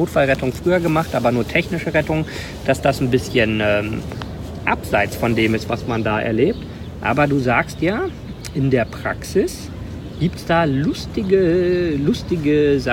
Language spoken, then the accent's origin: German; Rwanda; Ich bin ja in Ruanda aufgewachsen.